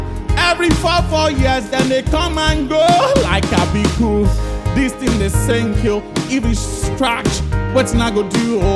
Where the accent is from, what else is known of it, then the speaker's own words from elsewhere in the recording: Lagos, Nigeria; I'm from Lagos.